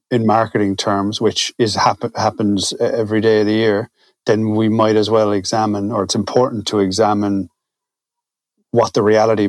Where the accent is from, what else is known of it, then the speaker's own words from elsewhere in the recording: Ireland; and obviously I'm reading as an Irish person, so I don't have that outer perspective of how it's presented to a non-Irish audience